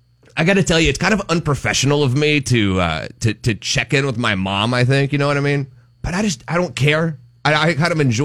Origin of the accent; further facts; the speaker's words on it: Delaware, United States; I'm from Delaware, y'all, bless your hearts